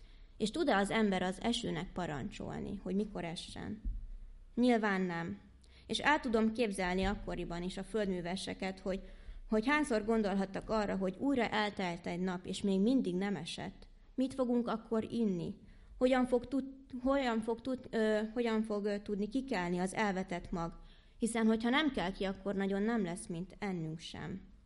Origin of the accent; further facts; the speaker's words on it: Hungary; Én vidéki vagyok, és vidéken is jártam gimnáziumba.